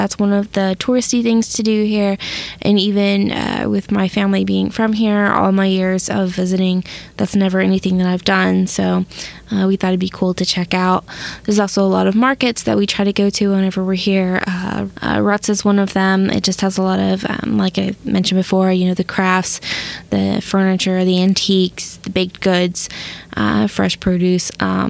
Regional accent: Georgia, United States; Growing up in Georgia, it was something that, you know, was always a treat for us coming to Pennsylvania

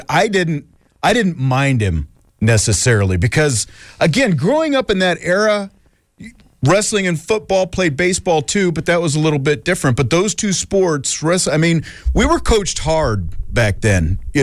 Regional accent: Salina, Kansas, United States; my hometown, mm-hmm. Salina, oh, no kidding. Kansas.

